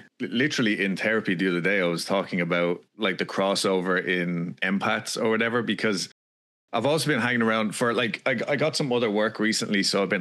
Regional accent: Ireland; And that's how I was raised in Ireland.

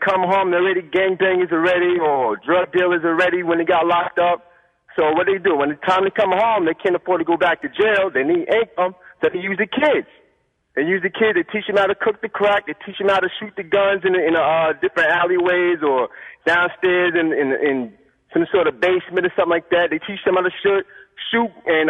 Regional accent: South Jamaica, New York, United States; I'm from South Jamaica, you know, I'm from the whole environment everywhere

